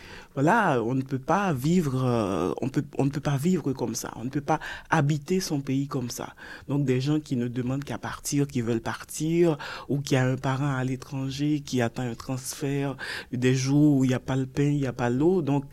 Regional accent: Port-au-Prince, Ouest, Haiti; born there; je suis née à Port-au-Prince, à l'hôpital public. Donc, je suis une Port-au-Princienne pure et dure.

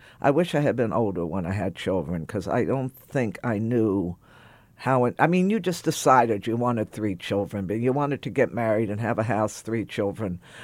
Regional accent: Texas, United States; My growing up in Texas in the 50s in a particular kind of home I grew up, they wanted me to go to college.

